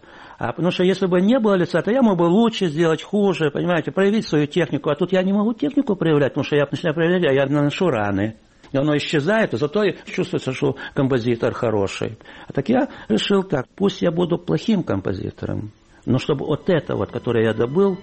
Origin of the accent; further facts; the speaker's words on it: Kyiv, Ukraine; Я днепровский. Дело в том, что все детство тут, я на Сеном базаре жил, яры вот такие, сразу раз, выходишь там, Днепр.